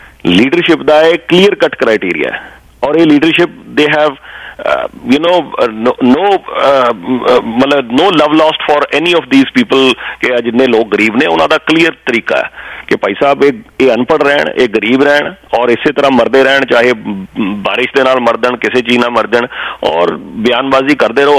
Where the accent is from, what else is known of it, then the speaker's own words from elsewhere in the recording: Punjab, India; ਅਸੀਂ ਪੰਜਾਬ ਤੋਂ ਆਏ ਨਾ ਸਾਰੇ, ਸਾਨੂੰ ਵੀ ਇਹ ਸੰਤਾਪ ਹੰਡਾਉਣਾ ਪਿਆ।